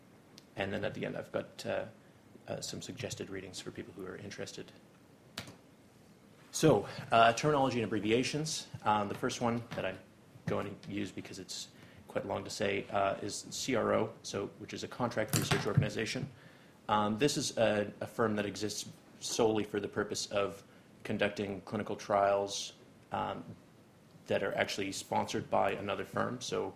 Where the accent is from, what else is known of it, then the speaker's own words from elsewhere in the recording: Canada; As you can hear from my accent, I am from Canada.